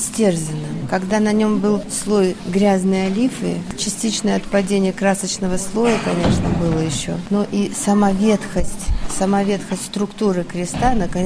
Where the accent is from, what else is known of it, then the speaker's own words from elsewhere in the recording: Krasnodar, Krasnodar Krai, Russia; Из Краснодара, да.